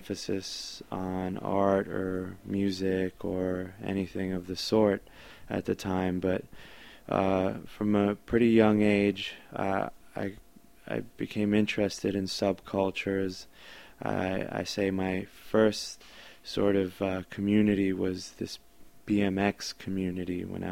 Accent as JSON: {"language": "English", "region": "New York", "country": "United States", "tie": "born or raised there", "said": "I grew up on Madison Street, which is the corner street. We're on Madison Street in St. James Place. I grew up in the Vladix housing projects, and my parents both came here from Ecuador in the mid-1960s and lived a very kind of classic immigrant life in the Lower East Side."}